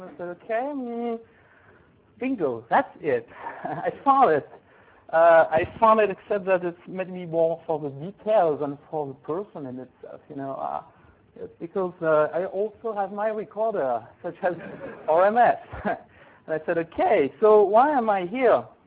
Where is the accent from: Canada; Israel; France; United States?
France; English is a second language; because I'm coming from France and speaking very, very nice accent, français.